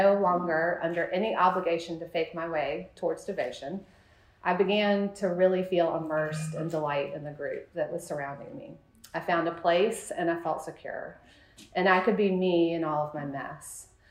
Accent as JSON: {"language": "English", "region": "Virginia", "country": "United States", "said": "I pleaded to be picked up in upstate New York, and I'm from Virginia."}